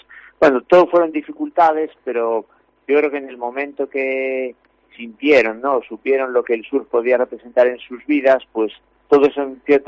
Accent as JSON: {"language": "Spanish", "region": "Galicia", "country": "Spain", "said": "la relación que como gallegos teníamos con el mar"}